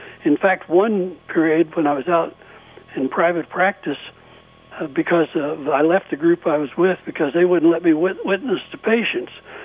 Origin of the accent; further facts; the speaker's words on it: Kokomo, Indiana, United States; led us to a new hospital being built in my hometown of Kokomo, Indiana.